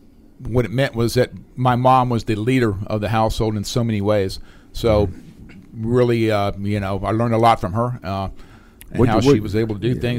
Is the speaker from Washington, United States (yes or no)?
no; Panama City, Florida, United States; born there; Born in Panama City, Florida.